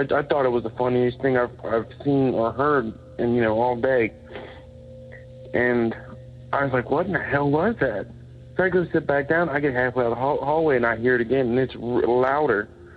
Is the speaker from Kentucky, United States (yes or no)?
yes; Florence, Kentucky, United States; I'm from Florence, Kentucky.